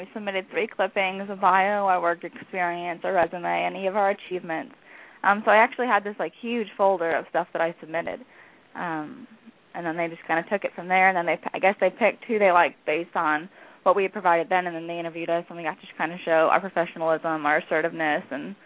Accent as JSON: {"language": "English", "town": "Chicago", "region": "Illinois", "country": "United States", "lives_now": "Missouri, United States", "said": "I'm an English girl. I'm from the Chicago area."}